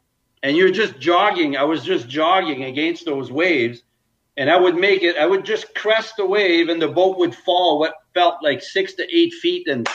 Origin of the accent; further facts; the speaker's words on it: Quebec, Canada; I used to vacate on the East Coast. I'm from Quebec, so I spent a lot of time in PEI and Maine.